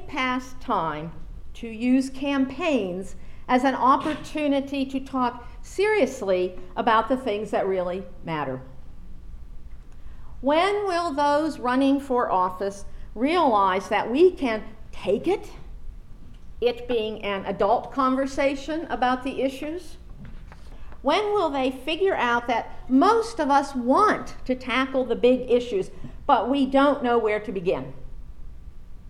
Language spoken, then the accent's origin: English; Franklin, Pennsylvania, United States; When I was in 9th grade, I met Karen, who had just moved to my hometown of Franklin, Pennsylvania.